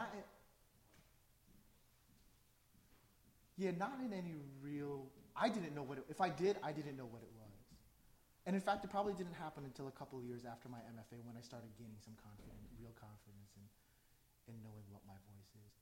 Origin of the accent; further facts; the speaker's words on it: United States; I'm an immigrant's son. I'm the son of two immigrants, and I'm an American.